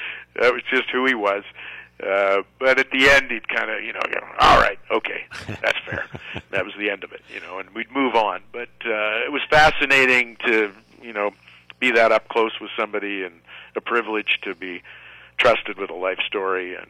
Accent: Nova Scotia, Canada; because we're from Nova Scotia, and she would request the song

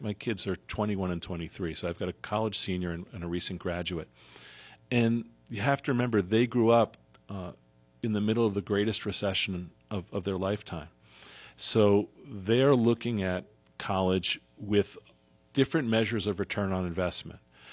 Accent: Long Island, New York, United States; also born or lived in Bucks County, United States; I grew up on Long Island, so I was used to the beach. But we began to realize we missed more of the topography because I lived in Bucks County for many years.

